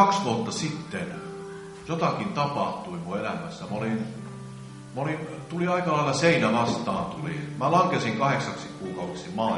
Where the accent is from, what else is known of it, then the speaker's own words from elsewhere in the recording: Tyrnävä, North Ostrobothnia, Finland; ja mä oon kotoisin tuolta Tyrnävältä. Mä oon 40-vuotias nuori mies ja mä oon saanut tulla uskoon noin 15-16 vuotta sitten.